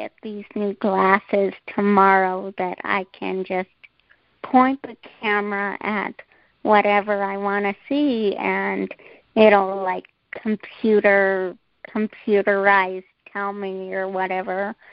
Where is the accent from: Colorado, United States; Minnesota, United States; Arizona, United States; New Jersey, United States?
Colorado, United States; Thornton; I'm from Thornton, Colorado.